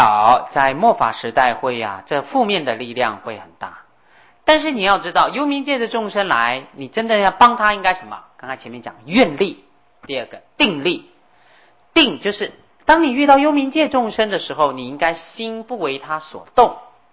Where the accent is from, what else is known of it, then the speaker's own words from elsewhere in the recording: China; 我们中国人常讲心安理得